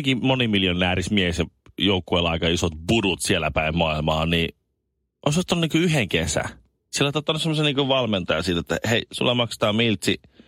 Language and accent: Finnish; Colombia; Finnish is a second language; now in Finland; Ja mä oon Kolumbiasta kotoisin